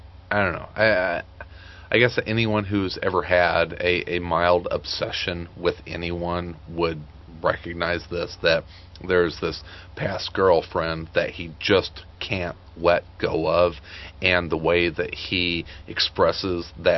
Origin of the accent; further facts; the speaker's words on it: Marion, Illinois, United States; I grew up in Marion, Illinois, which for a long time was known as the federal prison that Leonard Peltier was incarcerated at.